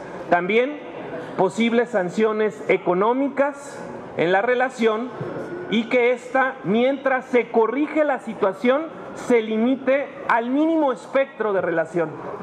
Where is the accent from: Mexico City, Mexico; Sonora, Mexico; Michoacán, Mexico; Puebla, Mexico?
Michoacán, Mexico; Yo soy michoacano, sé cómo inician las redes del narcotráfico